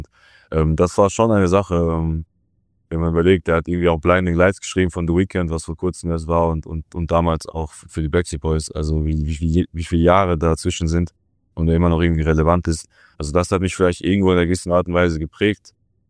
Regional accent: Rhineland-Palatinate, Germany; Ich komme ja aus Rheinland-Pfalz.

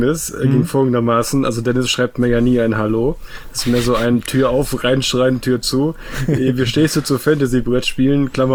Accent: West Germany, Germany; ich komme aus Westdeutschland

